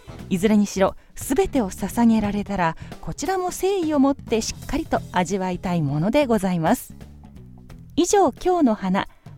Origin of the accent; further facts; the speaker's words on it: Kobe, Hyogo, Japan; 今日も朝から地元の神戸はもちろん各地でもね